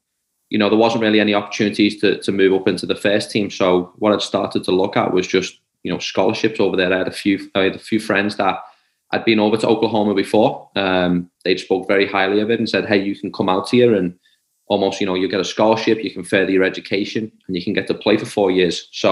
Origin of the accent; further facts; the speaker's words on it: Liverpool, North West England, United Kingdom; born and raised in Liverpool, in Highton, Liverpool.